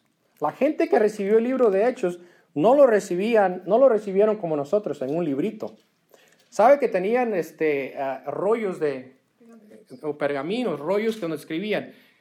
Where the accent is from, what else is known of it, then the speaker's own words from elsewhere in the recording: Santa Ana, California, United States; yo crecí en un ambiente en California, crecí en Santa Ana, una ciudad donde yo tenía las pandillas alrededor y todo